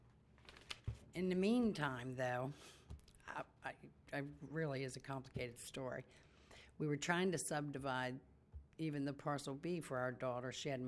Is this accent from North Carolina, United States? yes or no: no; Baltimore, Maryland, United States; We're from Baltimore, but we didn't know that there was any kind of restriction.